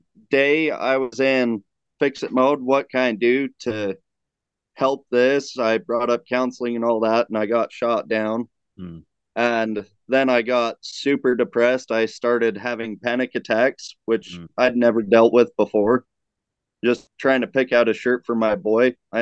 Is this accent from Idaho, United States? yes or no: yes; Idaho, United States; I'm from Southeast Idaho.